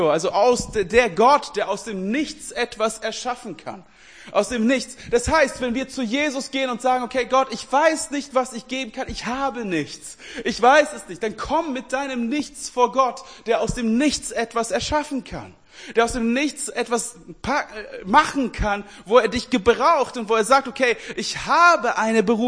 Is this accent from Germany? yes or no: no; Sweden; Ihr wisst ja, ich komme aus Schweden.